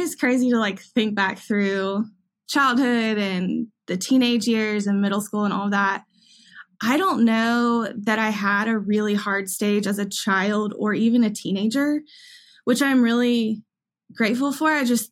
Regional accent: Augusta, Georgia, United States; now in Nashville, United States; So I grew up in Augusta, Georgia, born and raised, and I'm a Georgia Bulldogs fan because of that. And my parents are still there.

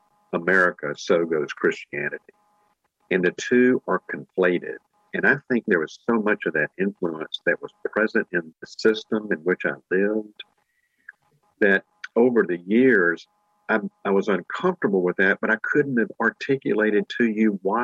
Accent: Mississippi, United States; I grew up in Jim Crow, Mississippi. I was born in the 1950s

